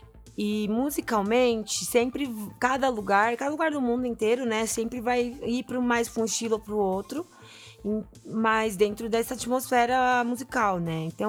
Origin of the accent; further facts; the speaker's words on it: São Paulo, Brazil; born there; also born or lived in Paraguay; Eu nasci aqui em São Paulo, mas a família do meu pai é paraguaia, ele é paraguaio, e minha família da minha mãe é brasileira.